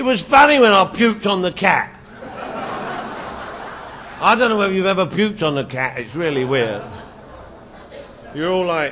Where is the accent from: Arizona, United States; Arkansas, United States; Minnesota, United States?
Arizona, United States; Phoenix; from Phoenix. Look. Scottsdale.